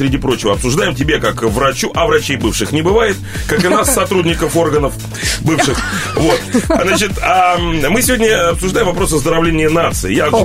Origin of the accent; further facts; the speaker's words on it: Saint Petersburg, Russia; Я, поскольку сам питерский